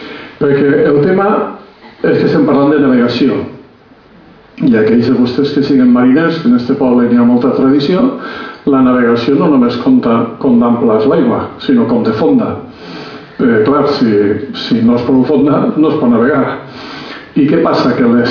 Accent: Bétera, Valencian Community, Spain; jo soc de Bétera, un poble més o menys pla.

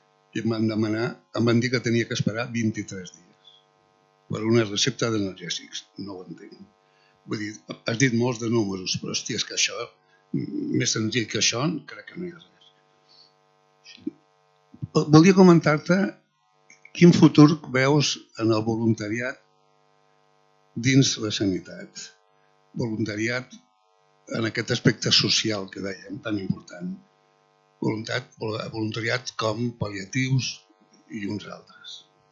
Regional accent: Arenys de Munt, Catalonia, Spain; Soc d'Arenys de Munt

